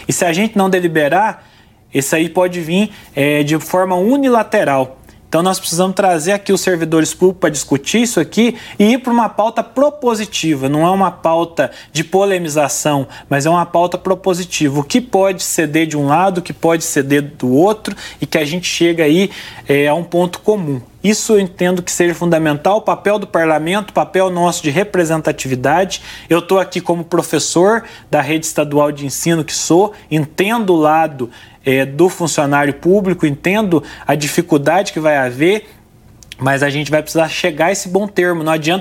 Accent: Minas Gerais, Brazil; eu venho de um município pequeno, mas eu tive que ter muita posição enquanto prefeito. Eu venho do sul de Minas

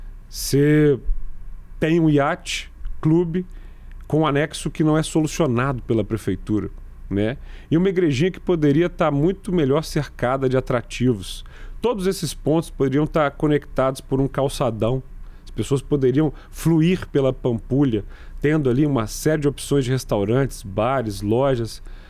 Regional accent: Belo Horizonte, Minas Gerais, Brazil; eu realmente sinto que ser belo-horizontino faz de mim exatamente o que eu sou, no sentido em que a nossa cidade, como diria o Carlos Drummond de Andrade, não é uma dessas cidades quaisquer.

